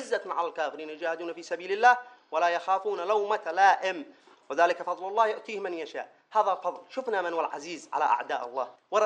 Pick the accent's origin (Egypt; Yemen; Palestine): Yemen; في قضيتنا نحن كمجاهدين من اليمن